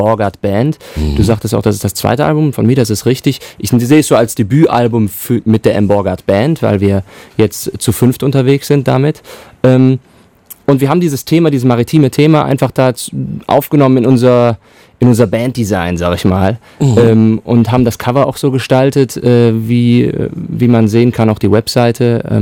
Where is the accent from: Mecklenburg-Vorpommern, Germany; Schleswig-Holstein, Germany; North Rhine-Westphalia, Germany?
North Rhine-Westphalia, Germany; Cologne; also born or lived in United States; Ich bin eigentlich eine Kölsche Jung.